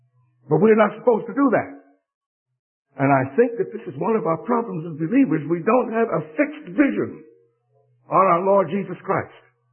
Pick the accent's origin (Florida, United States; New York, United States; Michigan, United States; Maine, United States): New York, United States; New York City; I was born in New York City. Everybody has heard of New York City? That wicked city? That's where I was born. In a very wicked area called Harlem. I see my sister there smiling. That's where I was born. That's where I was raised.